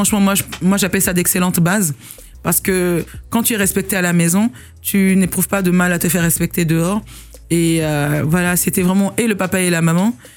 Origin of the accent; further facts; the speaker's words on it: Benin; now in Senegal; Je suis née, j'ai grandi au Bénin, mes quatre grands-parents sont de quatre nationalités différentes, il y a le Nigeria, le Sénégal, le Togo et la France. Et vu que je suis née, j'ai grandi au Bénin, j'en ai aussi la nationalité.